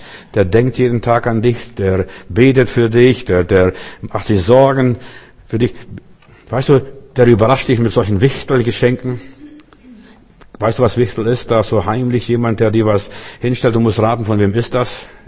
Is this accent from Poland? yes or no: no; Lithuania; Als ich vor ein paar Jahren durch Litauen fuhr, meine Heimat, und ich war schockiert. Ich kenne Litauen ganz anders oder habe ganz anders gekannt.